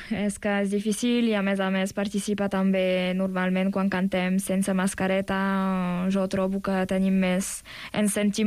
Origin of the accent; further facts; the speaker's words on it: Sorède, Occitania, France; Sureda, sí, soc de Sureda.